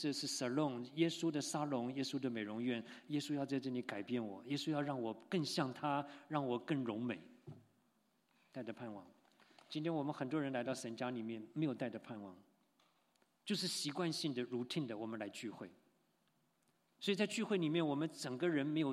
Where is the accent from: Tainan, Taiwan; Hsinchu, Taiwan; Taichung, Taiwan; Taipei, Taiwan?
Tainan, Taiwan; 那个我小的时候在台湾哈，这个台南附近有一个这个美军的机场